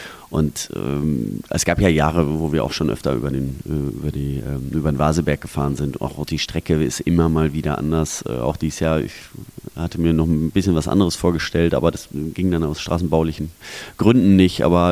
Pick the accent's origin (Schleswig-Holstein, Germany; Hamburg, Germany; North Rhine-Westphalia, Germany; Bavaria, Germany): North Rhine-Westphalia, Germany; Münster; born there; Ich komme gebürtig aus Münster, das war auch nicht so weit.